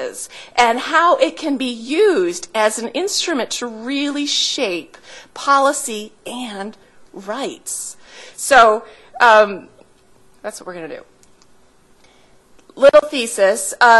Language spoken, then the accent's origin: English; United States; now in Ottawa, Canada; And I came to Ottawa as an American, not in any sense understanding what federalism was.